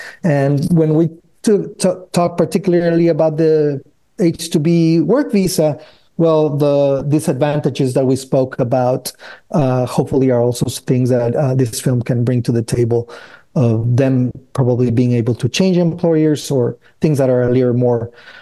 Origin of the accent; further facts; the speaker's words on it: Tijuana, Baja California, Mexico; I'm from Tijuana. There's like a three wall border.